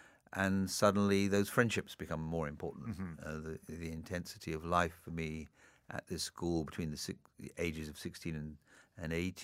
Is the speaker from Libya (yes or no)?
yes; Tripoli, Tripoli District, Libya; also born or lived in Singapore; I grew up partially in Singapore between the ages of 3 and 6, and then for the next 6 years in North Africa, in Libya, in Tripoli.